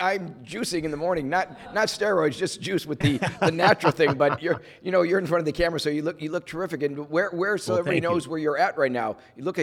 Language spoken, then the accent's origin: English; Wisconsin, United States; I'm from Wisconsin up north. I see bears all the time.